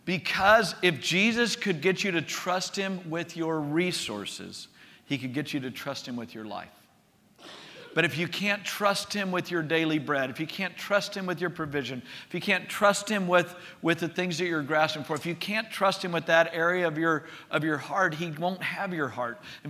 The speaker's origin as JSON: {"language": "English", "region": "Texas", "country": "United States", "tie": "born or raised there", "said": "growing up in Southeast Texas, there were a few wealthy people"}